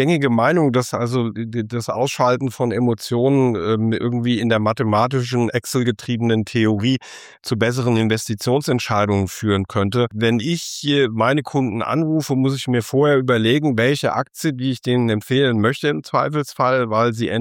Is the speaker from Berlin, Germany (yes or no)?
no; Frankfurt am Main, Hesse, Germany; ich bin 56 Jahre alt, habe mit meiner Frau drei Kinder, lebe in Frankfurt. Die Kinder sind mittlerweile erwachsen und bin gebürtiger Frankfurter wie du.